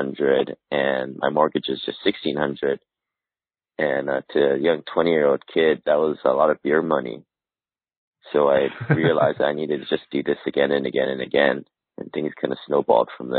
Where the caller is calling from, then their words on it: Honolulu, Hawaii, United States; I'm in Honolulu, Hawaii.